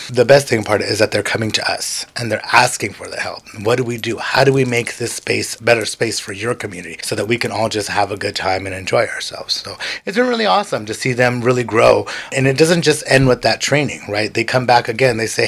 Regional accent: Merced, California, United States; And like I said, I love Merced. I was raised here. I was raised from Baleco all the way to Pilanato. I lived in every single town.

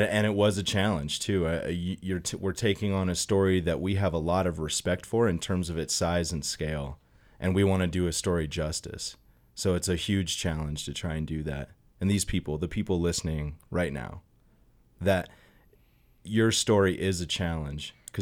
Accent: Arizona, United States; now in Steamboat Springs, United States; I'm from Arizona. I live up here in Steamboat Springs.

